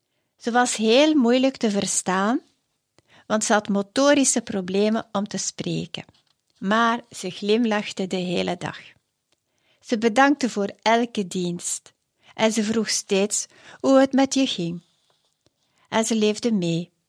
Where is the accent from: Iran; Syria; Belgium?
Belgium; Ginder in Frankrijk. Heel alleen als Belgische.